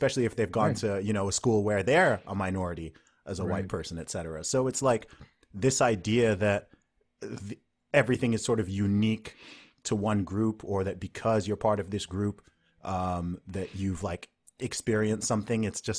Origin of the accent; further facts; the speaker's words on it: Saudi Arabia; I grew up in the Middle East in Saudi Arabia.